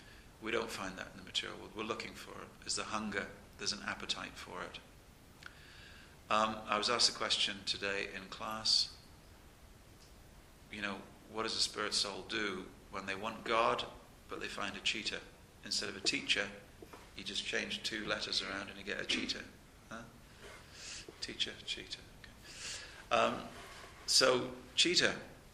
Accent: England, United Kingdom; because I'm an Englishman of a particular generation, and not this generation, I'll be speaking English

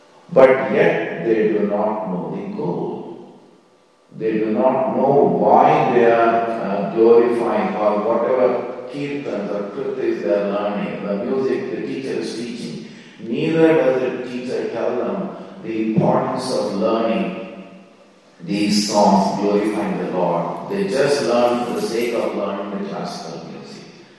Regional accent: South India, India; because I come from South India, I can relate to that easily.

